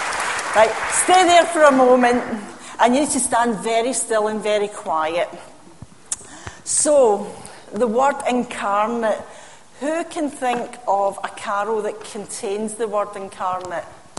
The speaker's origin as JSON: {"language": "English", "region": "Scotland", "country": "United Kingdom", "said": "Being Scottish, I struggle with English, never mind any other language."}